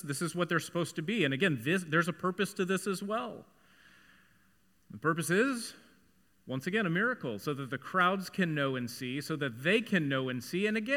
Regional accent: Dallas, Texas, United States; when I was growing up in Dallas, there was also a place called Poncho's

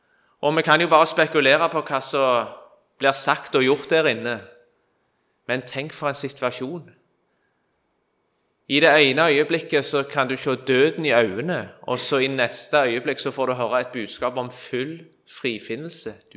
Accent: Kvitsøy, Rogaland, Norway; Hjemme på Kvitsøy så hadde vi et musikklag.

